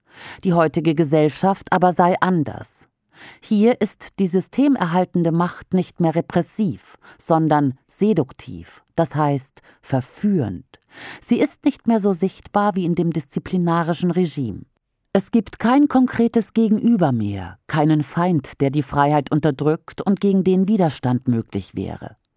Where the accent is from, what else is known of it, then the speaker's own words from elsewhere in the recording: Lower Saxony, Germany; Dazu ein Beispiel aus meinem Heimatland Niedersachsen.